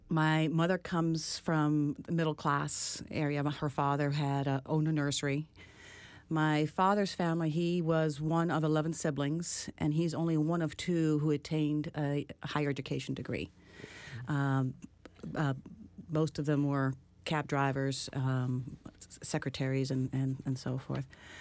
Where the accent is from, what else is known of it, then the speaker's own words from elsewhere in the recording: Brazil; also born or lived in Netherlands; I was born in Holland. Grew up in Brazil. My mother is Dutch, blonde and blue-eyed. Mm. My father is from Suriname. His parents emigrated from India. But I grew up in Brazil, always gone to an American school